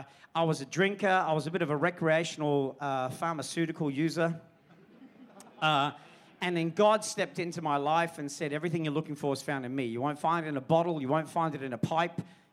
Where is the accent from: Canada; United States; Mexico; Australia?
Australia; also born or lived in England / Malaysia; Basically, I was born in England. I was raised in Australia, but I was made for Malaysia.